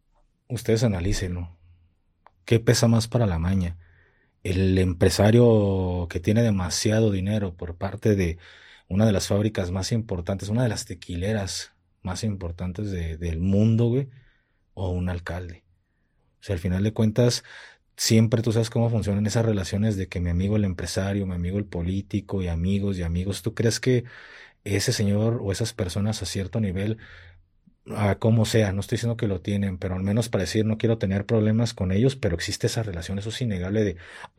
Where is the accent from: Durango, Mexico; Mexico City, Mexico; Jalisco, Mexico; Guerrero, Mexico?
Jalisco, Mexico; Guadalajara; yo se los digo como tapatío y se los digo como muchas personas que vienen aquí a la oficina, que vienen aquí a Guadalajara